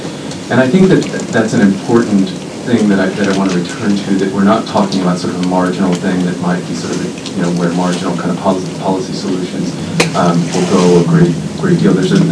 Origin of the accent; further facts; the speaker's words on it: Ohio, United States; moved away as an adult; now in Toronto, Canada; I live in Toronto now, although I'm originally from the West. I grew up a few hundred miles west of here, near Columbus, Ohio. I spent the last 11 years in Toronto.